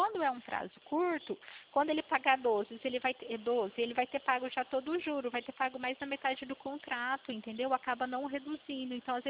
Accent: São Paulo, Brazil; Eu sou do estado de São Paulo. Fico na cidade de Pirassununga.

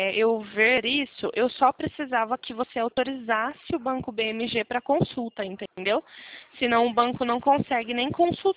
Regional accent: Araras, São Paulo, Brazil; Eu sou de Arara, São Paulo.

